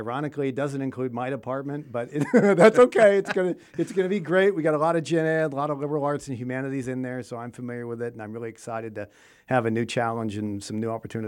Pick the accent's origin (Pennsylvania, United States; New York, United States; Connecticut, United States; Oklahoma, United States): Oklahoma, United States; Lawton; also born or lived in Fort Worth; I was actually born in Fort Worth, and my dad worked for General Motors. And right after I was born, he got moved to Lawton, Oklahoma. So I actually grew up